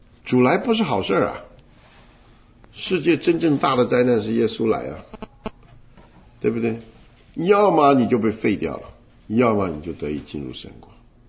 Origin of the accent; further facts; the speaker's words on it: China; 像我们中国人讲相貌堂堂，又公义又虔诚，没有告诉我们内容。